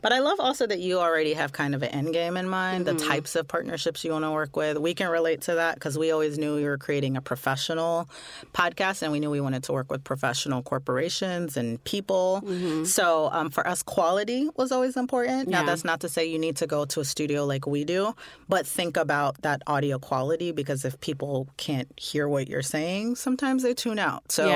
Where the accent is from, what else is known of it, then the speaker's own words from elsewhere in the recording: Canada; now in London, United Kingdom; I'm a Canadian currently living in London, UK.